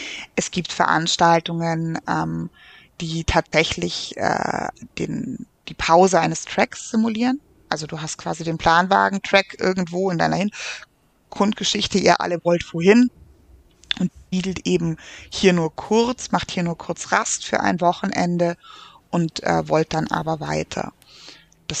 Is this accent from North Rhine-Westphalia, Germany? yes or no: no; Baden-Württemberg, Germany; Aber ich bin auch Schwäbin.